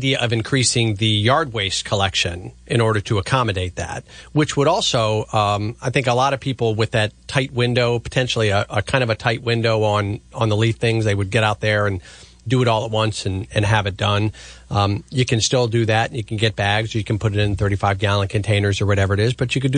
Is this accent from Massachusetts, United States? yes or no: no; Frederick, Maryland, United States; I can remember when I was growing up in Frederick, we did not rake our leaves into the street.